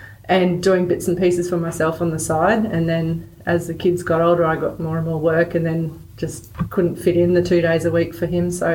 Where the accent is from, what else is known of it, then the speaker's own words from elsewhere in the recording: Victoria, Australia; my brother's back where we grew up in Victoria.